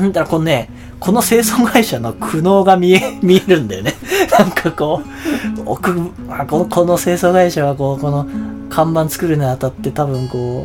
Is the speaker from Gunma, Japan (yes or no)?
yes; Gunma, Japan; 僕は故郷の群馬帰って、で、地元の友人と飲みに行ったんですよ。